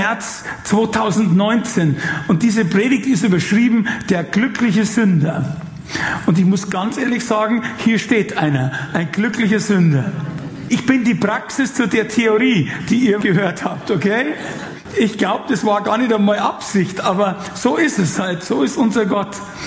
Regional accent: Munich, Bavaria, Germany; Ich sage, ich bin nicht Deutsch, ich bin aus München, okay.

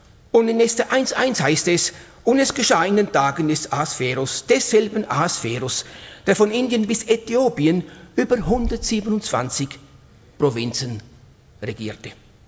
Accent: Uruguay; German is a second language; von diesem Grün, das man eigentlich bei uns in Uruguay nicht so sieht

